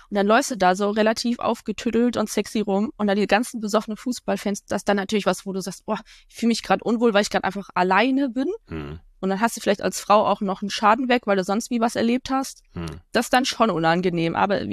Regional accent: North Rhine-Westphalia, Germany; Ich komme aus dem Ruhrgebiet, Leute. Da im Ruhrgebiet macht man das so.

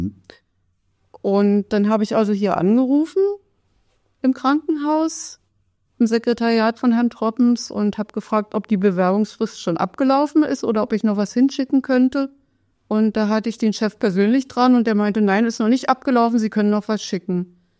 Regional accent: Wittichenau, Saxony, Germany; ich bin in der Lausitz aufgewachsen. In Wittichenau habe ich gewohnt, den größten Teil der Kindheit. In der Nähe von Hoyerswerda, damals Bezirk Cottbus. Niederschlesische Oberlausitz heißt das jetzt und gehört jetzt zu Sachsen.

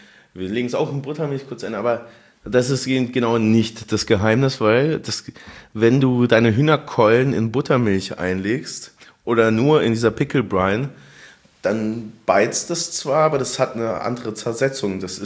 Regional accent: Munich, Bavaria, Germany; Ich bin ja in München aufgewachsen

